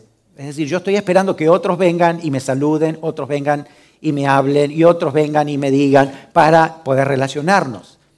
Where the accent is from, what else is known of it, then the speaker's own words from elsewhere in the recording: Pehuajó, Buenos Aires Province, Argentina; todo el mundo sabe que soy pastor, que soy cristiano, que soy de Pehuajó, que conoce mi pueblo. Es un pueblo grande, ¿sí?